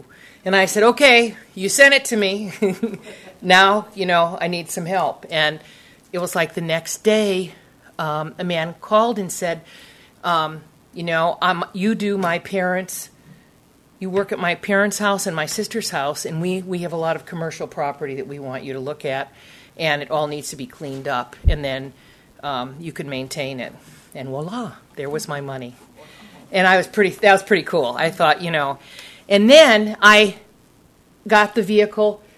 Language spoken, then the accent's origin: English; Madison, Wisconsin, United States; moved away as an adult; now in San Diego, United States; So 30 years ago, I moved to San Diego from Madison, Wisconsin, to follow a dream of starting a landscaping business.